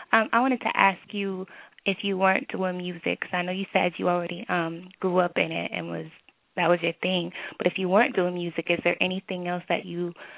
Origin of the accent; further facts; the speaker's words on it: Texas, United States; I ain't never seen cows hitting cars and all that either, even though I'm from